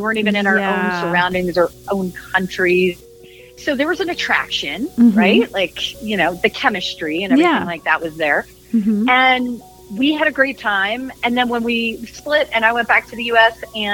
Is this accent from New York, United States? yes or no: no; Maryland, United States; accent: East Coast; I grew up in Maryland where they did not pronounce their D's.